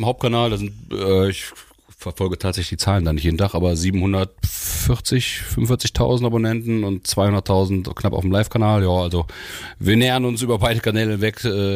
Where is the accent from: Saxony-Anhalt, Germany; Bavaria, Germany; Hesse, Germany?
Hesse, Germany; born there; Also ich bin zwar geboren worden in Hessen, kann ich mich nicht daran erinnern, meine Eltern haben damals da studiert, dann war ich zur Ausbildung in Hessen, als Fischwirt ich gemacht habe, 3 Jahre.